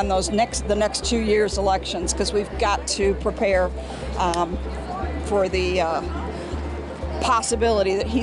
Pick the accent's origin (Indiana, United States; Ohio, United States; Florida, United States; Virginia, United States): Florida, United States; Bradenton; Bradenton.